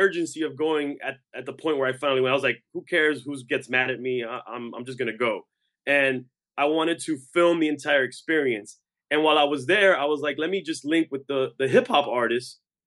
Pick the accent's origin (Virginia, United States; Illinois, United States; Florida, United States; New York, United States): Florida, United States; Miami; also born or lived in Los Angeles; I'm Cuban American. I'm originally born in Los Angeles, California, moved to Miami, Florida at a young age.